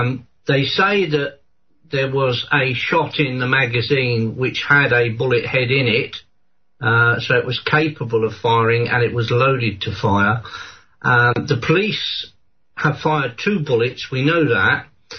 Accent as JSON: {"language": "English", "region": "England", "country": "United Kingdom", "tie": "born or raised there", "said": "as I was growing up in England, there was very, very little gun crime as I was growing up."}